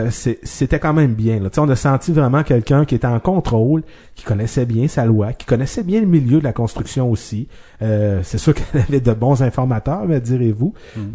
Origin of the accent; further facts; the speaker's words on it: Quebec City, Quebec, Canada; D'ailleurs, nous on est de Québec.